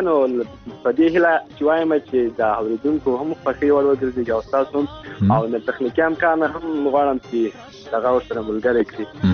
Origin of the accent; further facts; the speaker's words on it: Ghazni, Afghanistan; مونږ د هلمند نه یو، مونږ د غزنی یو